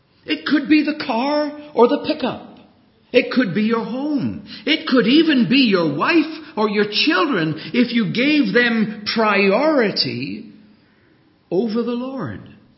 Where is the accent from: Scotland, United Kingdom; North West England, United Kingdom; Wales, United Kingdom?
Wales, United Kingdom; Treorchy; I went back to my hometown, Treorchy in South Wales.